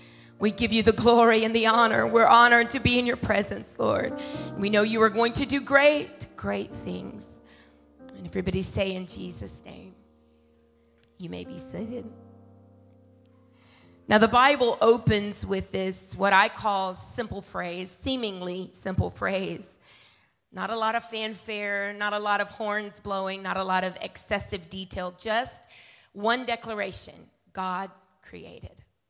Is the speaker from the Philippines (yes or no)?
yes; Philippines; I was a missionary kid growing up in the Philippines